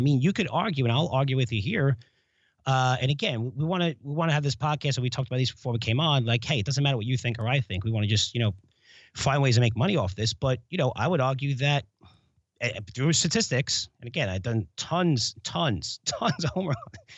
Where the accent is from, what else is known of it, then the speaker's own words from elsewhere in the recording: New York, United States; that's my hometown